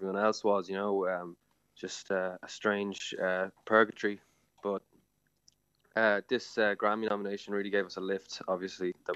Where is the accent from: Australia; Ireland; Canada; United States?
Ireland; Dublin, Leinster; born there; the two Mayo people, self-proclaimed Mayo people, me and Tom, are the only ones actually born in Dublin.